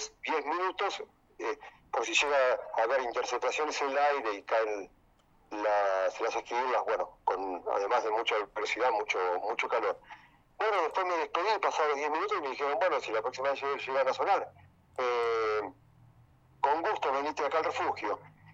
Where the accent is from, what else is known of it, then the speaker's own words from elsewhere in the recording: Argentina; cuando me detectaron al hablar en hebreo el acento: ah, me dicen, vos sos argentino, sí.